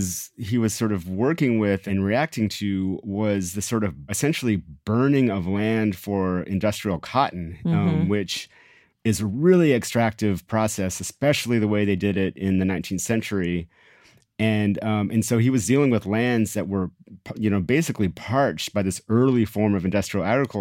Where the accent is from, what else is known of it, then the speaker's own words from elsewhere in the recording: Austin, Texas, United States; I grew up in Austin, Texas in the 70s.